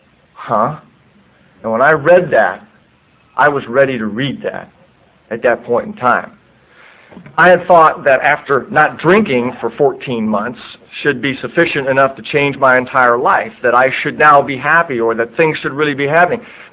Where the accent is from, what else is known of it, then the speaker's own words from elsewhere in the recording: Akron, Ohio, United States; one of the memories I have as a child growing up in Akron, Ohio.